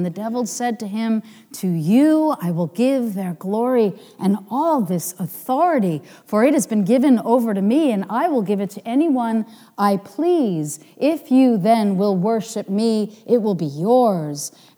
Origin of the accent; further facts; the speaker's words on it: New York, United States; as a kid growing up in New York, my father used to say to stay away from them.